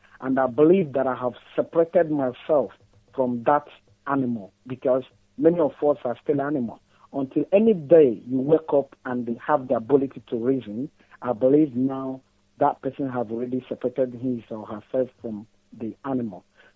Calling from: London, United Kingdom; I'm calling from London.

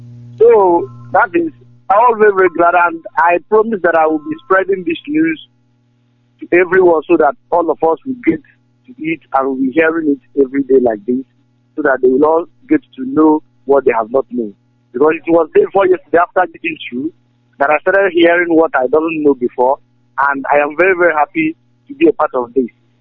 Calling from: Zinder, Zinder Region, Niger; I'm calling from Niger Republic.

